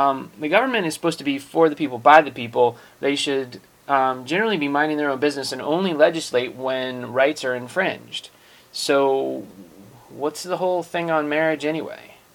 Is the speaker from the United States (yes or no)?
yes; New York, United States; born there; I was born in New York, not New York City, but New York State, just actually about 20 minutes north of here, where I live now.